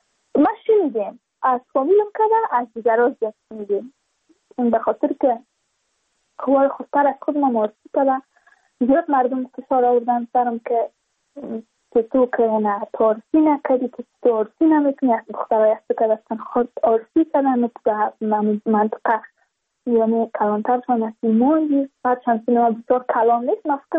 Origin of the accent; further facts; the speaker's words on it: Badakhshan, Afghanistan; چون ما از بدخشان هستیم، یعنی منطقای دور دستش